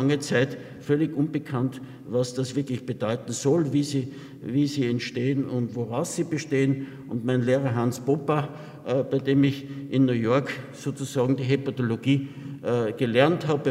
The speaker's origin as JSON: {"language": "German", "region": "Lower Austria", "country": "Austria", "said": "Ich komme an sich aus der Wachau und bin durchaus mit Alkohol und mit Fettleber vertraut"}